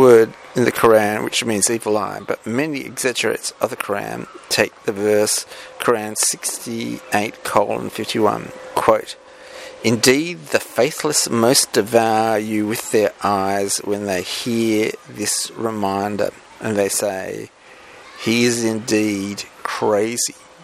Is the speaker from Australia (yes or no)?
yes; Australia; Look, I'm sorry for being Australian.